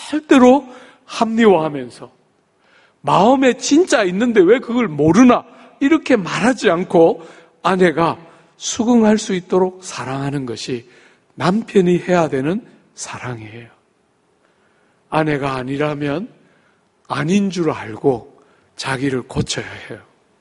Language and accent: Korean; Gyeongsang, South Korea; 여러분, 저는 경상도 남자지만